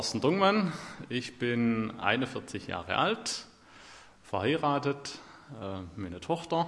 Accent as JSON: {"language": "German", "town": "Tumlingen", "region": "Baden-Württemberg", "country": "Germany", "lives_now": "Schopfloch, Germany", "said": "Ich komme ursprünglich aus Tumlingen, bin dort auch beschäftigt bei der Firma Fischer."}